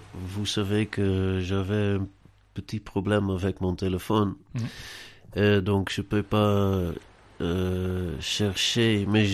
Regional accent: Netherlands; born there; French is a second language; Vous savez que je suis né aux Pays-Bas.

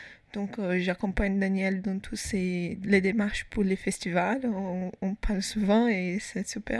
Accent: Brazil; French is a second language; moved away as an adult; now in Toulouse, France; Je suis brésilienne, je ne suis pas française. Et je suis arrivée exactement le 8 mars de l'année dernière

